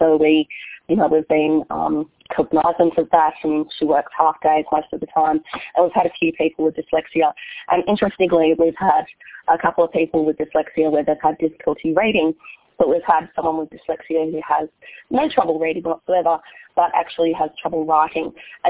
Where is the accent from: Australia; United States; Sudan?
Australia; accent: Australian; I hope everyone's okay with my Australian accent.